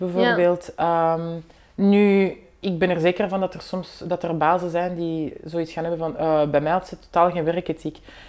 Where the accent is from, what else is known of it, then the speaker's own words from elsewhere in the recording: Vilvoorde, Flemish Brabant, Belgium; Ik ben van Vilvoorde en al mijn close vrienden waren ook kinderen van migranten.